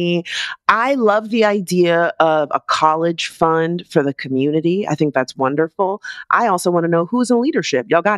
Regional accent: Florida, United States; Our last apology comes from my home state of Florida.

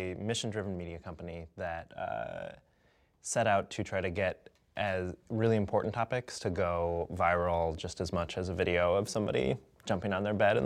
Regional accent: Madison, Wisconsin, United States; I grew up in Madison, Wisconsin, where The Onion is from

